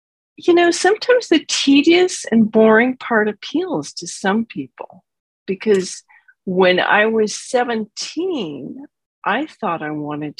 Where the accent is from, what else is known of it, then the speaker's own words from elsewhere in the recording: Los Alamos, New Mexico, United States; But I grew up in Los Alamos, New Mexico, the home of the atomic bomb.